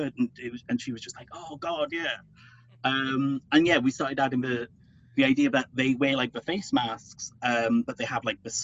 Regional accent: United Kingdom; here's the thing. I'm British. I'm not very big at just being like, yeah, I'm freaking awesome.

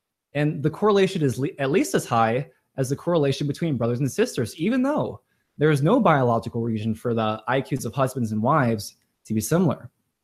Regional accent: Fairfax, Virginia, United States; I grew up in Fairfax, Virginia, right down the street from a high school called Woodson High School.

